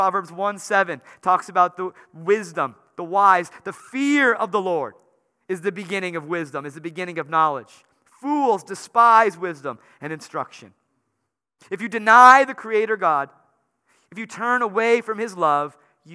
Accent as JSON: {"language": "English", "region": "Wisconsin", "country": "United States", "said": "It might surprise you, yes, we're from Wisconsin and we don't drink much milk."}